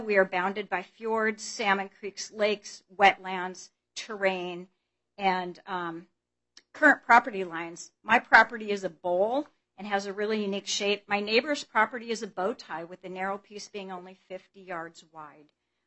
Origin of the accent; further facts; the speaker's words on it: Washington, United States; from Central Kitsap, and I'm very familiar with setbacks.